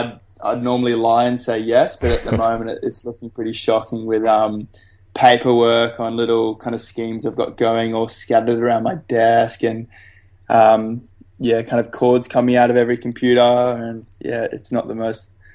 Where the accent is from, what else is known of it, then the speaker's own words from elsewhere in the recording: Sydney, New South Wales, Australia; So I grew up near Manly Beach in Sydney, Australia.